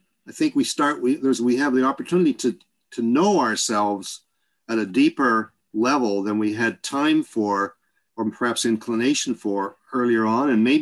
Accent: Harvey Station, New Brunswick, Canada; I was born at a very young age and I grew up in Harvey Station and blah, blah, blah.

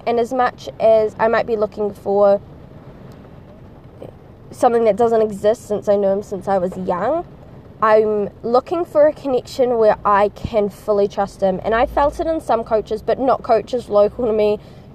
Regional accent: New Zealand; accent: Kiwi; I don't think my accent is very interesting, but then I don't think Kiwi accents are, but that's only because I am Kiwi and I grew up around it.

